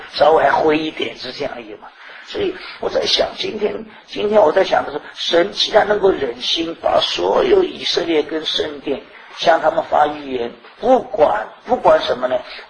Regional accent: China; 就是应了我们中国人一句话，叫天下乌鸦一般黑

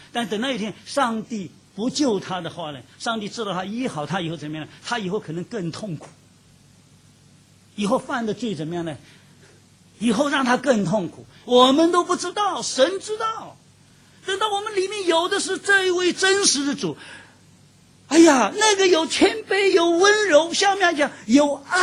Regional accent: China; 我们中国人讲最传神啊，情人眼里还出西施的嘛

